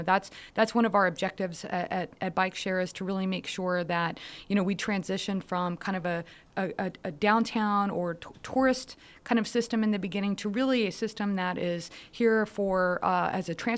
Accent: San Antonio, Texas, United States; I grew up here in San Antonio. I grew up in deep in the Southeast Side, and we didn't have bike share at that time, and I couldn't afford a bike.

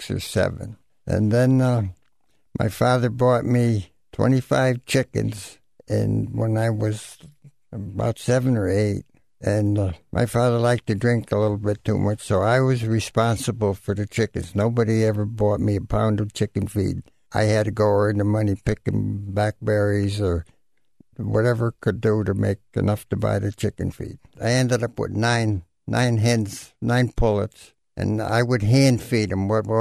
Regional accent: Long Hill, Connecticut, United States; also born or lived in Bridgeport; I was born in Bridgeport, Connecticut in 1932. I was brought up in Long Hill, which is just a few miles out of Bridgeport. There was small farms there.

